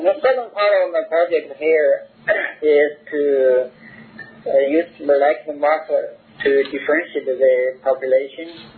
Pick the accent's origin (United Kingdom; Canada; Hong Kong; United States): Canada; I'm from Canada, first of all.